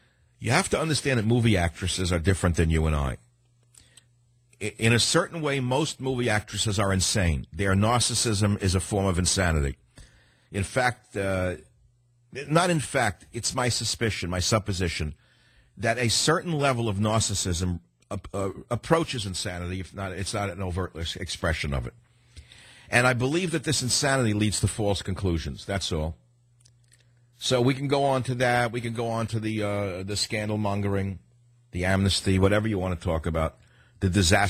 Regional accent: San Francisco, California, United States; Richard on KSFO in my hometown of San Francisco.

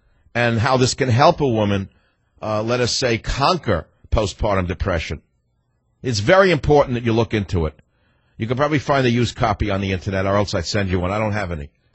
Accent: New York, United States; now in Dallas, United States; this next call from WBAP in Dallas, which is my new hometown. That's right. I'm a New Yorker from Dallas.

